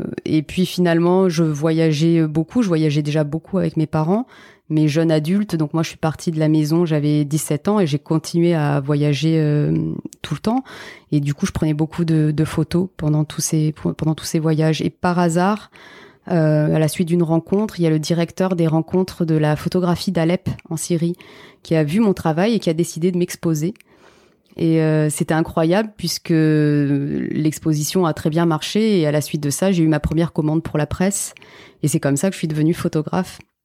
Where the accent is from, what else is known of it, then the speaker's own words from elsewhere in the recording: Port-Saint-Louis-du-Rhône, Provence-Alpes-Côte d'Azur, France; also born or lived in French Guiana; now in Marseille, France; là où j'ai passé le plus d'années dans mon enfance, c'était en Camargue, à Port-Saint-Louis-du-Rhône, pendant quasiment toute la primaire, et ensuite en Guyane.